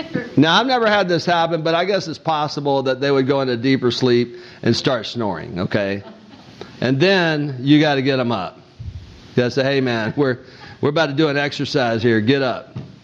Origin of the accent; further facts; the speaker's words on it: Alabama, United States; You know I'm from Lower Alabama, right?